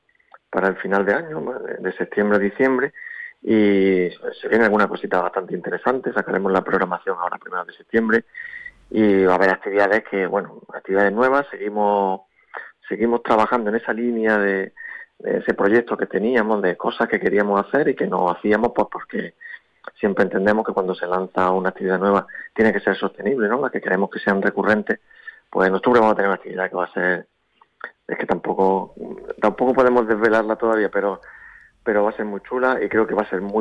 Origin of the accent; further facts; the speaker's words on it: Andalusia, Spain; Nosotros defendemos, somos del campo de Gibraltar, siempre lo decimos, ¿eh? Somos una asociación de la comarca